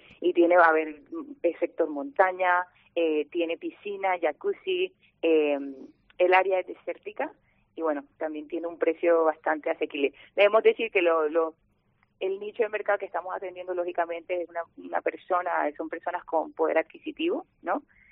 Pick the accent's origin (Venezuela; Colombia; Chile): Colombia; yo soy colombiana